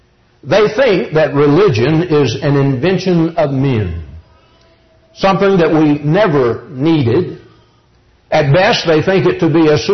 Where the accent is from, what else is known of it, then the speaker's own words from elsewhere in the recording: Cordele, Georgia, United States; The other Sunday I was preaching in Cordele, Georgia, my hometown. But it is always good to be back home and to be with you.